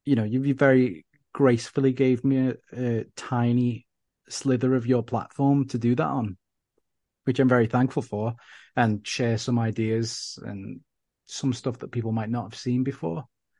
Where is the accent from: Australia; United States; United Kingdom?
United Kingdom; I'm British.